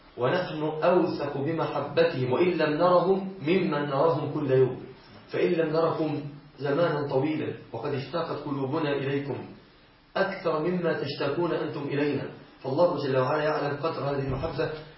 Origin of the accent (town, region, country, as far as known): Egypt